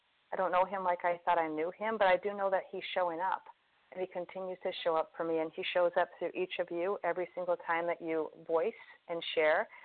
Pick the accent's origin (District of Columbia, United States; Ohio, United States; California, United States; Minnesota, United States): Minnesota, United States; from Minnesota, grateful I recovered.